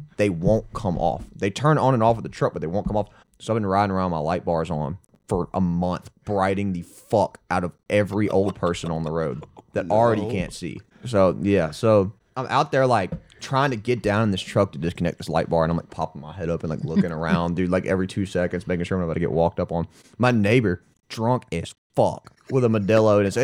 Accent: Baton Rouge, Louisiana, United States; born there; I was born in Baton Rouge, but we live outside of Baton Rouge.

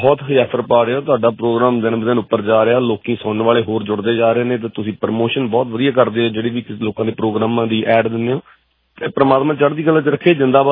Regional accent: Kala Sanghian, Punjab, India; ਕਾਲੇ ਸੰਘਿਆ ਜਲੰਧਰ ਦੇ ਲਾਗੇ ਮੇਰਾ ਪਿੰਡ ਹੈ ਜੀ

